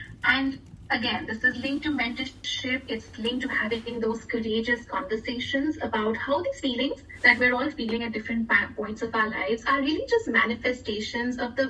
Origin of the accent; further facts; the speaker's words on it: India; press conferences in my home country, India.